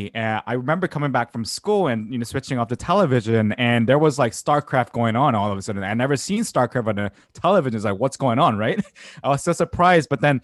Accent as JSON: {"language": "English", "country": "South Korea", "tie": "born or raised there", "second_language": "English", "said": "where I grew up in South Korea"}